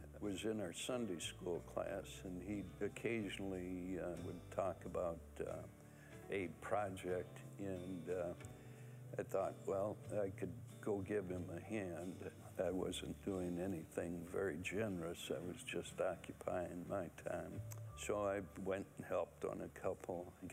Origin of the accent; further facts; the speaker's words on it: Missouri, United States; also born or lived in Iowa; Originally from Missouri. We moved around a lot. I call Iowa home.